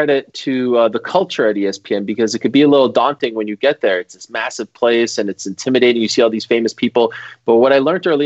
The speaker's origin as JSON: {"language": "English", "country": "Canada", "said": "first Christmas Day game in Canada, my home country."}